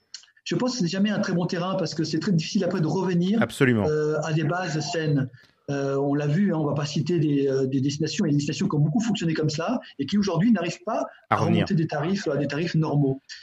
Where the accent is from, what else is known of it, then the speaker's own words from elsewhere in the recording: Portugal; si possible les réutilisent chez nous au Portugal